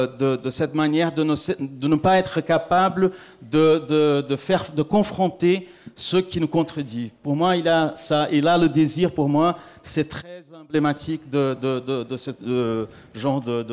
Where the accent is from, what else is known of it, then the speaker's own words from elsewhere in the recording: Brazil; c'est que je suis brésilien